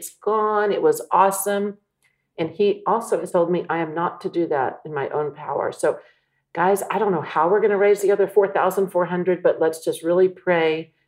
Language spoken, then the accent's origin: English; Texas, United States; Anybody that I know, they're on my email list, even from where I grew up in Texas.